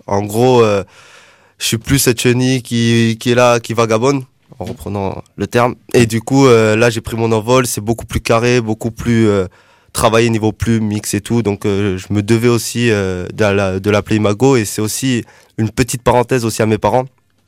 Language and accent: French; Occitanie, France; born there; je suis vagabond, je suis né en Aveyron. Je suis né en Aveyron, après je bouge un peu partout